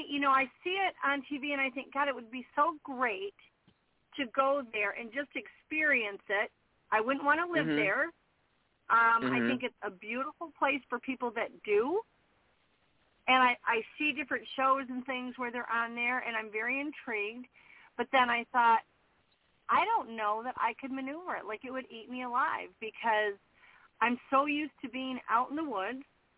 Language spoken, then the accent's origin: English; Michigan, United States; moved away as an adult; now in South Carolina, United States; for me, South Carolina is more high pace only because I'm born and raised in Michigan.